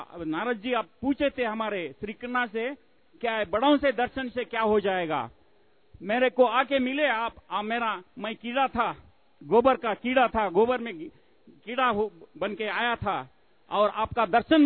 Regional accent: Karnataka, India; मैं कर्नाटक से आया हूँ

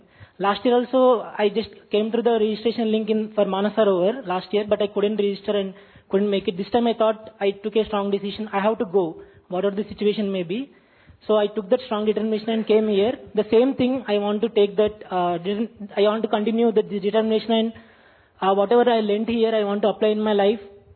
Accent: Karimnagar, Telangana, India; now in Hyderabad, India; I'm from Karimnagar. I work as software engineer in Hyderabad.

